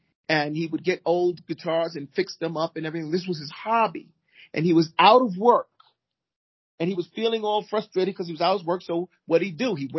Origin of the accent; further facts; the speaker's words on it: Brooklyn, New York, United States; One of the benefits of growing up in Brooklyn. You know, a lot of you know, Yiddish and Brooklyn wisdom.